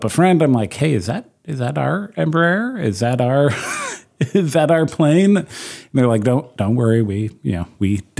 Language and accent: English; Juneau, Alaska, United States; Yeah. I grew up in Juno. Yeah. Lived here most of my life, you know, kind of off and on.